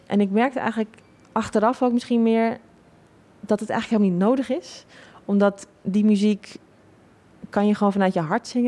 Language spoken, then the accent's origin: Dutch; Netherlands; ik kom uit Nederland, dan was ik exotisch. Wat natuurlijk voor ons in Nederland heel raar is. Maar ik als Nederlander daar was exotisch.